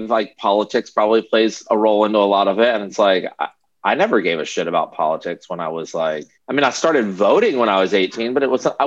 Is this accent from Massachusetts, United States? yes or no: no; Virginia, United States; also born or lived in New York / Los Angeles; now in Nashville, United States; Like I grew up in Virginia. I went to college in Virginia. I moved to New York. I lived there for 6 years and I moved to LA. I lived there for 11 years. And now I've been in Nashville for almost six.